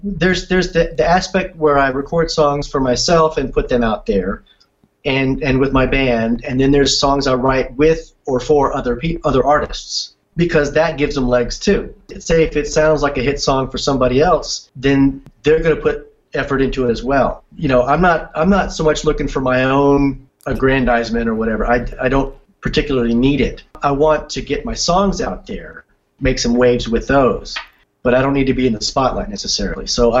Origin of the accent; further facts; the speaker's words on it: Georgia, United States; accent: Southern twang; Being from Georgia and being Southern, I had a twang naturally, probably in my songwriting, with my guitar playing and a little bit in my singing.